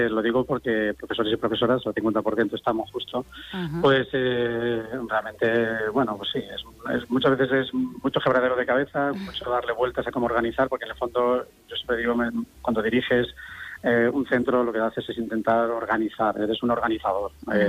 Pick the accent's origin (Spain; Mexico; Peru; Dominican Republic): Spain; Quintanar, Castilla-La Mancha; estudié aquí, yo soy de Quintanar, estudié aquí muchos años.